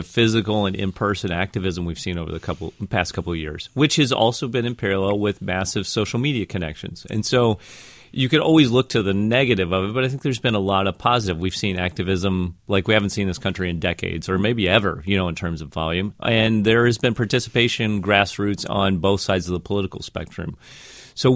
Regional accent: Missouri, United States; When I grew up in Missouri, so the Democratic Party of Missouri is wildly different to me than the Democratic Party of the Coast.

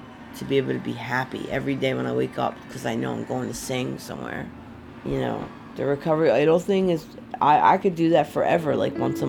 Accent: Philadelphia, Pennsylvania, United States; I was born and raised in South Philly, and both of my parents were addicts.

